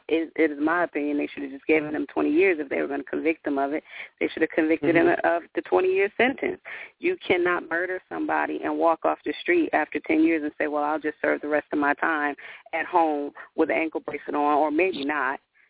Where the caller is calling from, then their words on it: Atlanta, Georgia, United States; I'm calling from Atlanta.